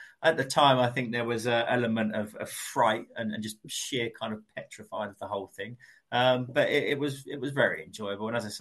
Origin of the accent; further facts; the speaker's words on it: East London, London, United Kingdom; No, I grew up in East London.